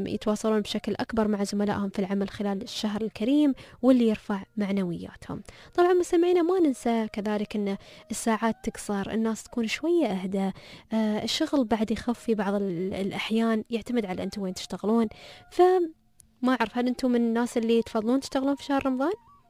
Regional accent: Syria; أنا سوري يعني،

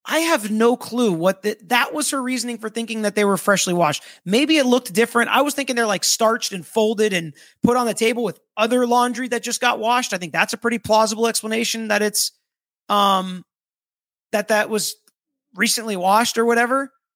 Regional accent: Florida, United States; You guys tell me, right? Because I'm from Florida.

